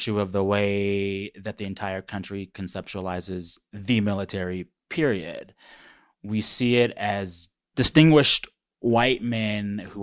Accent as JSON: {"language": "English", "town": "San Antonio", "region": "Texas", "country": "United States", "tie": "born or raised there", "said": "I grew up in San Antonio, Texas. And when I was a kid, San Antonio had about 5 military bases just in the city."}